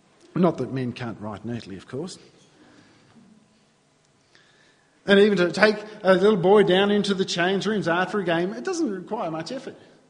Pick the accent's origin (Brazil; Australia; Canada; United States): Australia; New South Wales; even though I grew up in New South Wales